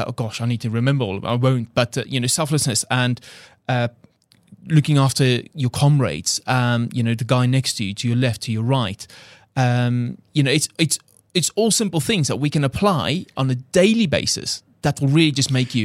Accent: South Africa; English is a second language; moved away as an adult; he heard my accent, because literally I flew from South Africa 2 days ago. And I could barely speak a word of English. And he's just like, hey, you're South African. I was like, yes.

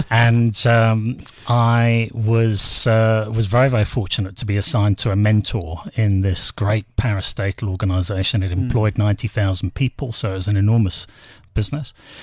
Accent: United Kingdom; moved away as an adult; now in South Africa; I'm a bit of an imposter in South Africa, perhaps from my accent. Your listeners will be able to tell that I'm originally from the UK. Mm. I've been in South Africa for 20 years

